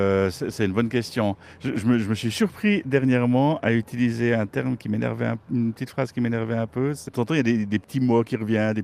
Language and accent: French; Fleurier, Neuchâtel, Switzerland; J'étais originaire de Fleurier et maintenant je suis originaire de Val-de-Travers.